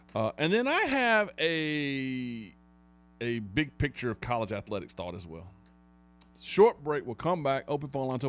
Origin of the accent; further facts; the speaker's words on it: Irmo, South Carolina, United States; Irmo was in my hometown was in the Little League World Series a couple of years ago.